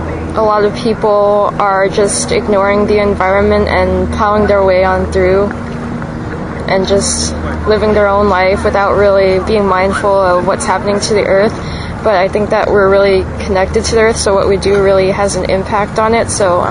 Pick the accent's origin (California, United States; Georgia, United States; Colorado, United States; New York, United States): California, United States; Oceanside; I'm from Oceanside, California.